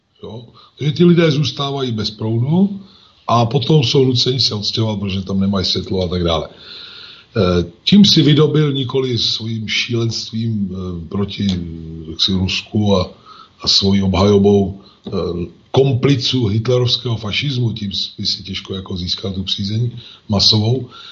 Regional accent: Prague, Czechia; Já jsem Pražák, takže možná začnu.

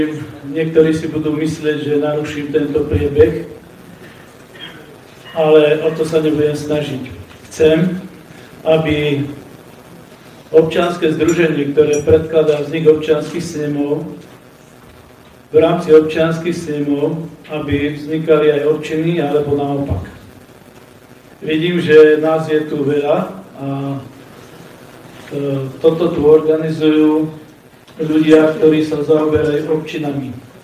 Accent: Zvolen, Banská Bystrica Region, Slovakia; som zo Zvolena.

